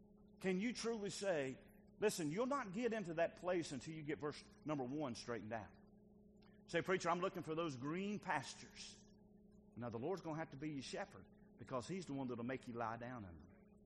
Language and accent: English; the South, United States; I'm from the South. I don't say frog. I say frog.